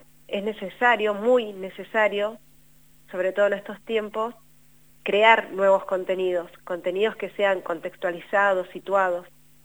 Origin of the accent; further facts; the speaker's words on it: Argentina; fui situándolos en la cordillera donde yo nací y crecí.